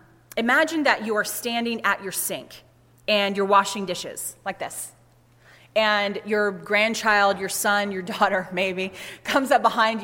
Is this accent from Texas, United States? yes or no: no; Georgia, United States; I'm from Georgia.